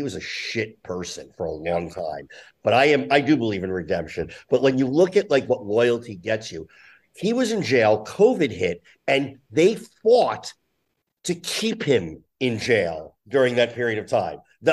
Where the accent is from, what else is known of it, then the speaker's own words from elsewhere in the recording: New Jersey, United States; I grew up in Jersey. We had contractors that we knew who helped in Atlantic City who never got paid and all this kind of stuff.